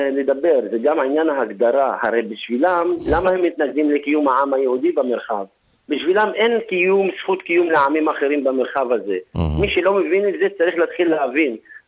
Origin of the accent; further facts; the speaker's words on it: Northern District, Israel; אם זה בברעם, שכי אנחנו במקור מברעם